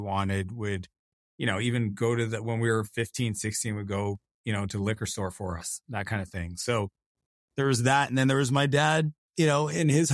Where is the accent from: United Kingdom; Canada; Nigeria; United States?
Canada; the province I grew up in Canada